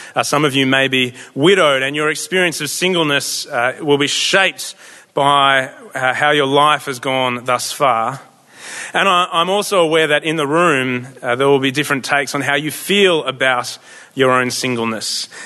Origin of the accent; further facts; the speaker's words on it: Nowra, New South Wales, Australia; I come from a blue-collar family. My dad was a tradie and his dad was a tradie. And I grew up on the South Coast down in Nowra, so that's where I hail from. And I was an atheist